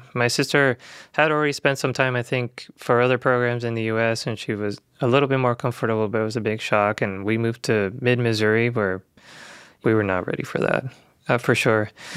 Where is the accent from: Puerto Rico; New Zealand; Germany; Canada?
Puerto Rico; Mayagüez; I grew up in Mayagüez, on the west coast of Puerto Rico.